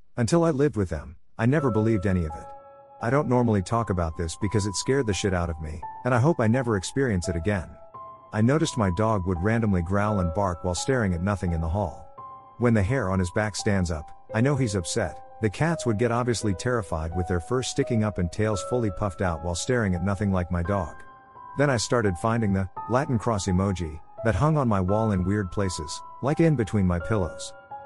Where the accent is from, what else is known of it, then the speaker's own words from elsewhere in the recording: Philippines; I'm Filipino, so stories about the white lady, Duende, Mononongal, and the creatures inside trees, I forgot the name, come to mind.